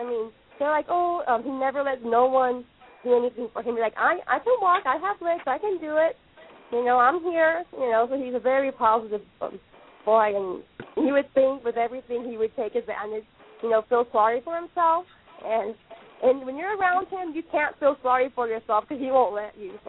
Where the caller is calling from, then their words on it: Ontario, California, United States; Yeah, I'm here on up in Ontario, California.